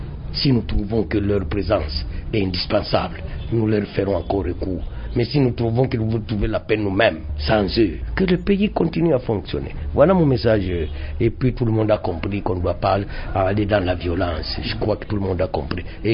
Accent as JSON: {"language": "French", "region": "Kivu", "country": "DR Congo", "said": "Je suis kivoussien, je suis de l'Est, je suis congolais."}